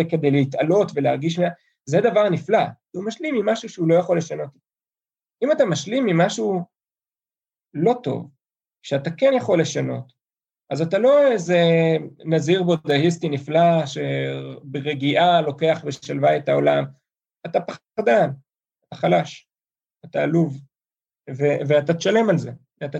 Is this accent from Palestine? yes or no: yes; Neve Dekalim, Gaza Strip, Palestine; now in Jerusalem, Israel; יכול להיות שנעים לי לגור בירושלים, אבל אני לא מוכן להשלים עם זה שממשלת ישראל הרסה את בית הילדות שלי בנווה דקלים